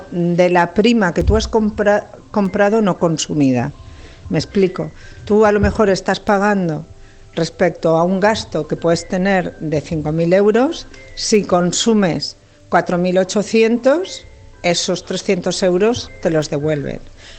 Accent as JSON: {"language": "Spanish", "town": "Picanya", "region": "Valencian Community", "country": "Spain", "said": "Yo soy de Picaña y me acuerdo aún estar en casa de mis abuelos"}